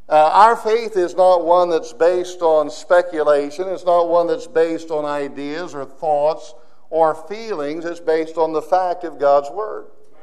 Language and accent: English; Lima, Ohio, United States; I'm from Ohio. I grew up in Ohio, in Lima, Ohio, and they have Buckeyes over there.